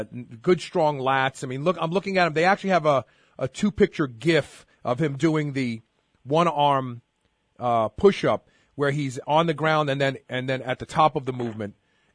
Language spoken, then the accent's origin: English; Brooklyn, New York, United States; I mean, I'm from Brooklyn, and I always would pronounce it